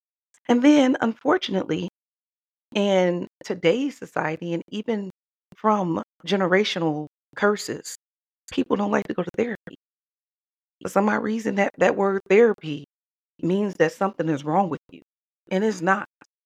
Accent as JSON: {"language": "English", "town": "Detroit", "region": "Michigan", "country": "United States", "tie": "born or raised there", "said": "no, I'm from Detroit, okay? I graduated from Southeastern High School. I went to Hutchinson Elementary School and I went to University Public School across the street from Cass Tech Middle School. So I am a thoroughbred Detroit gal, okay?"}